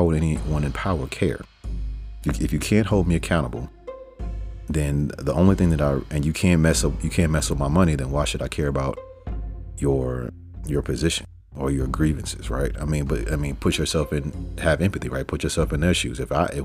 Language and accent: English; Arkansas, United States; growing up in Arkansas, I was around a bunch of black people